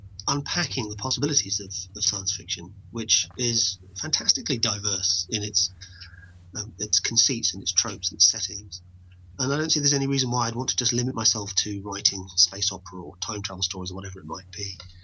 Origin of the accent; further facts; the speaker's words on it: England, United Kingdom; I'm not exactly dead, not technically dead, but, you know, I'm English, so I'm almost there.